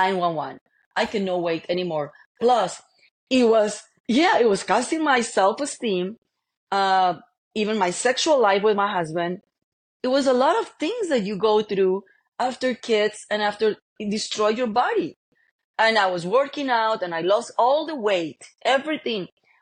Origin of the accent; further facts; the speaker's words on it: Colombia; English is a second language; moved away as an adult; now in United States; I am from Colombia, by the way, and I'm an immigrant.